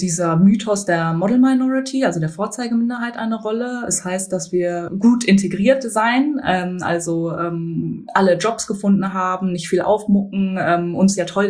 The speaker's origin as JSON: {"language": "German", "town": "Bielefeld", "region": "North Rhine-Westphalia", "country": "Germany", "tie": "born or raised there"}